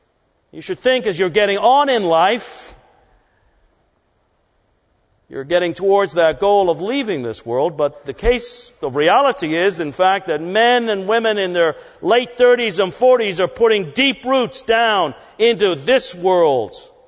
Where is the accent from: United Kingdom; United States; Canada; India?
United Kingdom; England; I grew up in England in the late 1950s, early 1960s